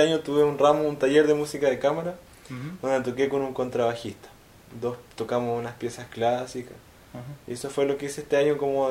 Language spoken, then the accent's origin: Spanish; La Unión, Los Ríos, Chile; now in Valdivia, Chile; Soy de La Unión, región de Los Ríos, Chile.